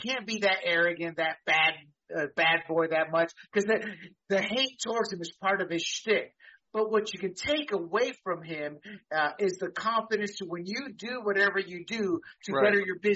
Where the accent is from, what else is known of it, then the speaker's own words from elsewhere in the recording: Quebradillas, Puerto Rico; we were related in some way out of Puerto Rico. We're from the Quebradillas area.